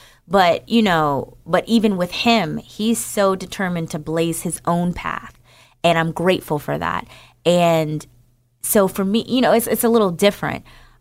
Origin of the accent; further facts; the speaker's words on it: New Jersey, United States; Like I said, I'm from North New Jersey.